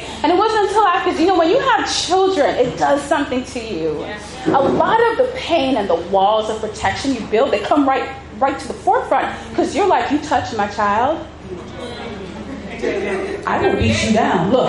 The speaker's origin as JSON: {"language": "English", "town": "New York City", "region": "New York", "country": "United States", "tie": "born or raised there", "said": "See, I grew up in New York City, you know what I'm saying?"}